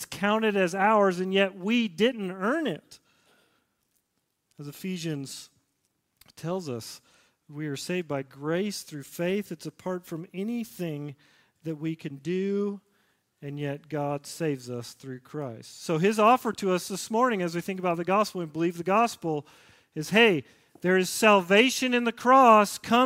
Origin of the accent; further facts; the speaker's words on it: Nashville, Tennessee, United States; this is not like the news stories that I saw growing up in Nashville on the news station.